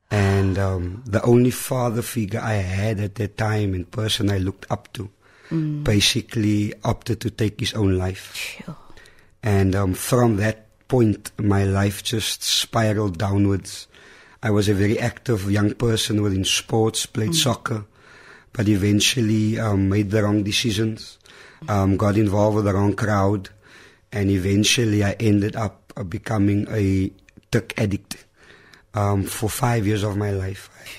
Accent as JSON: {"language": "English", "town": "Bonteheuwel", "region": "Western Cape", "country": "South Africa", "tie": "born or raised there", "said": "Born and bred in Bonthierville, grew up on the streets right there. I'm what you many call a struggle baby. Amen. I was born in the heart of the struggle."}